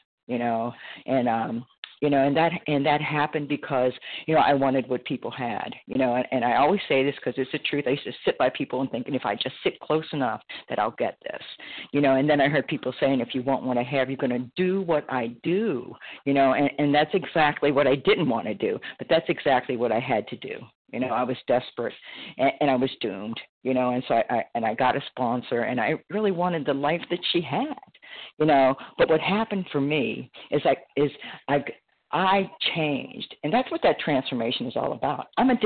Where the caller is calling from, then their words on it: Florida, United States; recovered compulsive eater, anorexic in Florida.